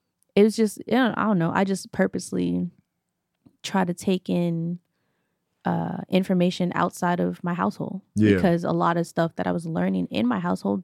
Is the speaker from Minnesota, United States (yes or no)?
no; New York, United States; growing up in New York, you know Jewish people, you know Muslims, you know, like, you're around so many different people.